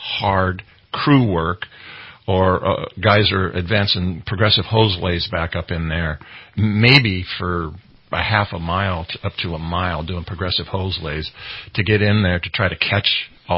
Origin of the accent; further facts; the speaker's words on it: Montana, United States; I'm from Montana.